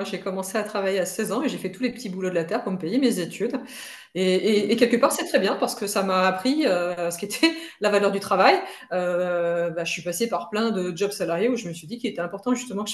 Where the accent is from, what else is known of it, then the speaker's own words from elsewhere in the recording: Auvergne-Rhône-Alpes, France; Alors moi, je viens de Haute-Savoie et non, non, du coup, j'ai fui Paris parce que ben, je ne me sentais pas du tout parisienne.